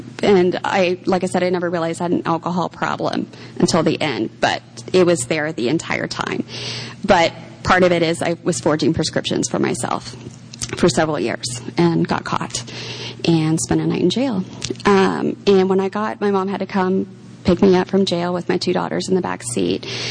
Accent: Seattle, Washington, United States; moved away as an adult; now in Florida, United States; because I grew up in Seattle, by the way, I think I forgot to mention that, by moving from Seattle to Florida to be closer to his dear family

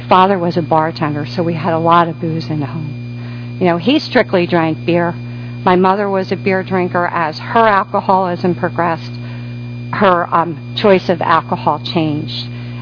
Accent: Philadelphia, Pennsylvania, United States; I grew up in Philadelphia area in the suburbs. And I came from an Irish Catholic family.

